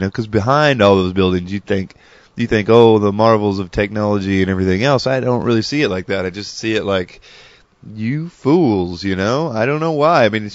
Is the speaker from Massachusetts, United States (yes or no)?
no; Tennessee, United States; Keep in mind, I'm from Tennessee, so we're you know, it's the big city to me.